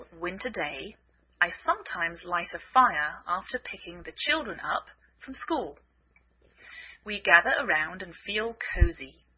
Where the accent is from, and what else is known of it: England, United Kingdom; now in United States